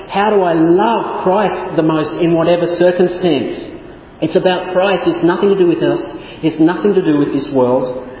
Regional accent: Australia; accent: Australian; This whole section of scripture I just want to share with you is where my Australian accent gets me into the most possible problem.

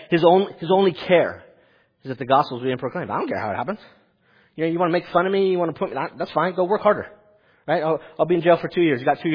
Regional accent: California, United States; I'm from California, so that means that I believe every inch of Florida is covered with alligators.

